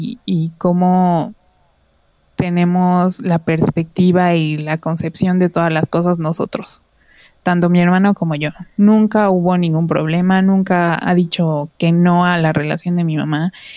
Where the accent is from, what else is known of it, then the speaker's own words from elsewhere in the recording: Morelos, Mexico; moved away as an adult; now in Mexico City, Mexico; yo soy de Morelos, no soy de la Ciudad de México, pero por la universidad okay. Me fui a vivir para allá.